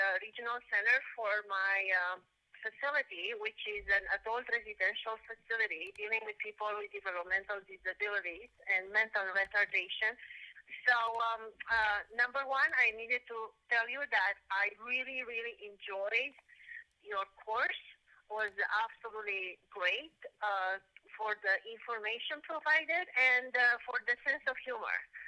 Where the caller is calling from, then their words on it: California, United States; I'm calling again from California